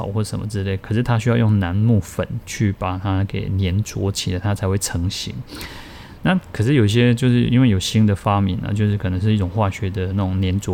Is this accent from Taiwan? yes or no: yes; Taiwan; 一般我们台湾人都有那种习俗